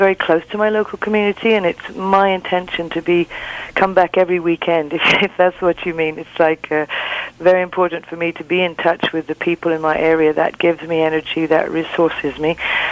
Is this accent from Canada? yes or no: no; England, United Kingdom; moved away as an adult; I've been living in this area now for 20 years. My husband and I came here from England because he got a job at the SHU.